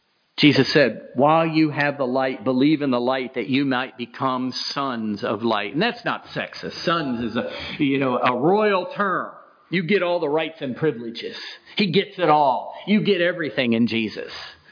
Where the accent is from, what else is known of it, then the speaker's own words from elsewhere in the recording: Florida, United States; I grew up in Northwest Florida.